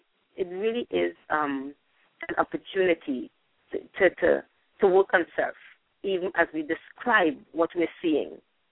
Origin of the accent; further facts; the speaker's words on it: Trinidad & Tobago; You know, that I'm from Trinidad and Tobago, and there's this calypso